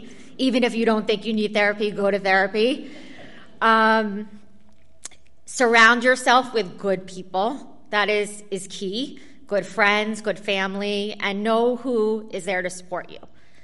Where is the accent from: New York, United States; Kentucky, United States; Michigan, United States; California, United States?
New York, United States; now in Baltimore, United States; No offense to Baltimore, but you know, I'm a New Yorker in my blood, and that was a rough one.